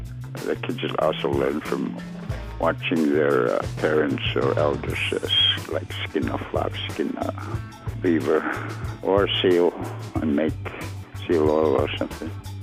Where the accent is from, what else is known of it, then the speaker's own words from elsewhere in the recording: Twin Hills, Alaska, United States; I'm from Twin Hills, and I work in the council office as a grant writer.